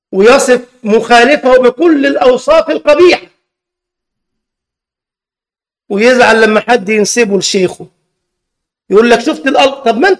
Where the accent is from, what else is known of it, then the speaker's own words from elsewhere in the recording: Egypt; عندنا في مصر انقسموا إلى قسمين وفريقين